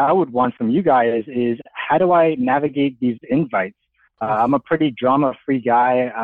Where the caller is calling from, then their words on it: Atlanta, Georgia, United States; I am 26 years old, and I'm calling from Atlanta.